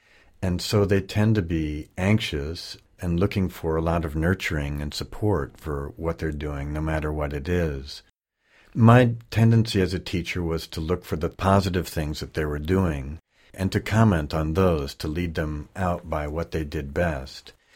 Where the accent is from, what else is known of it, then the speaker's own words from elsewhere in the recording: United States; born there; I was born in the Mojave.